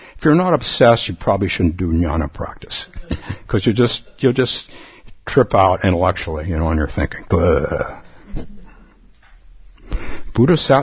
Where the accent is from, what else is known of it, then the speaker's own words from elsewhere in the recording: Palo Alto, California, United States; I started a sitting group when I was a young man in my hometown of Palo Alto